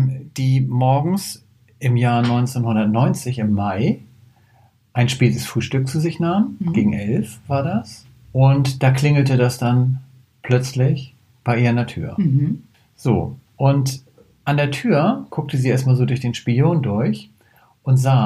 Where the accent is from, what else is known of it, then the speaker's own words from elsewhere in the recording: Hamburg, Germany; Und jetzt auch nochmal offiziell, kommen beide aus Hamburg.